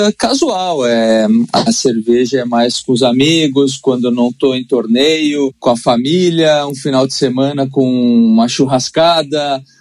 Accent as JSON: {"language": "Portuguese", "town": "Caxias do Sul", "region": "Rio Grande do Sul", "country": "Brazil", "tie": "born there", "said": "Onde eu nasci, que é Caxias do Sul, aqui na região repleta de bons vinhos"}